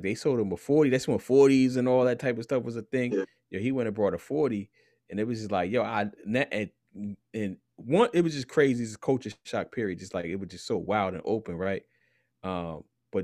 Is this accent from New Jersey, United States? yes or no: yes; New Jersey, United States; Cause I'm from Jersey. I'm not from New York.